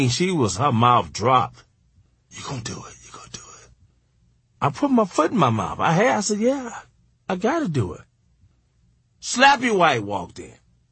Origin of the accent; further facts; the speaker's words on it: Chicago, Illinois, United States; I'm a comedian from Chicago.